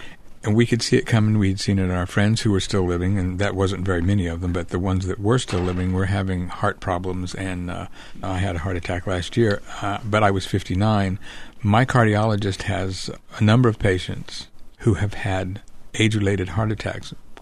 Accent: Indiana, United States; I'm from Indiana myself.

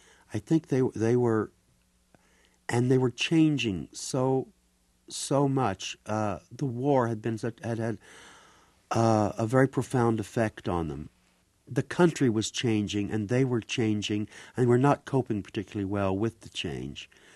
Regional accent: Lebanon, Missouri, United States; born there; Yeah, I was born in Lebanon.

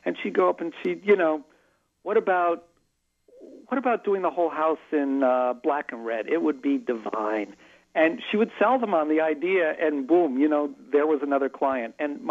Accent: Miami, Florida, United States; Yeah, I had a wonderful childhood because I was growing up in Miami, which was kind of rural at the time.

